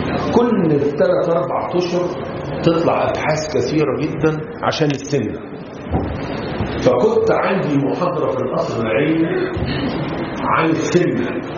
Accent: Egypt

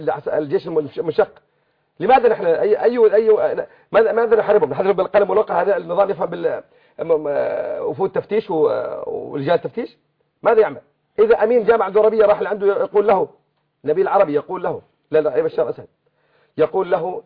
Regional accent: Syria; أنا كسوري لا أقبل لنفسي أن أركب الدبابة الأمريكية والفرنسية وأدخل سوريا

